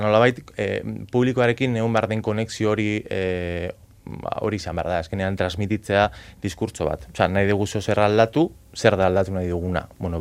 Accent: Portugalete, Basque Country, Spain; Ez, Portugaleten.

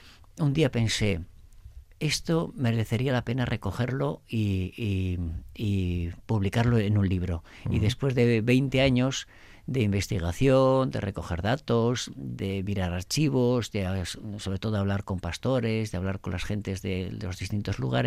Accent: Domaikia, Basque Country, Spain; yo soy de uno de esos pueblos, porque yo soy de Domaiquia.

